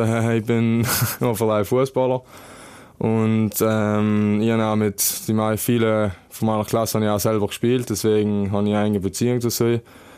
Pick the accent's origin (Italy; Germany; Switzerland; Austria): Italy; Trentino-Alto Adige; ich bin da als Südtiroler und wohne daheim.